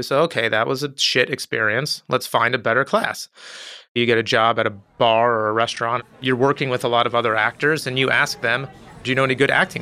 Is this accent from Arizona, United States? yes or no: yes; Tucson, Arizona, United States; moved away as an adult; now in Los Angeles, United States; I'm from Tucson, Arizona, originally. I had a wonderful childhood, and then I moved to California for college and came down to LA after college